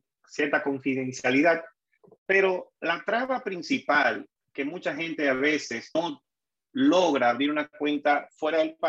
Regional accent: Dominican Republic; now in United States; uno siendo aquí dominicano, no ciudadano, no tuviera este número de identificación.

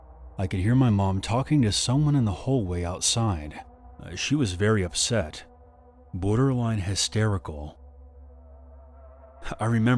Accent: Florida, United States; I grew up in Central Florida as a child of divorce.

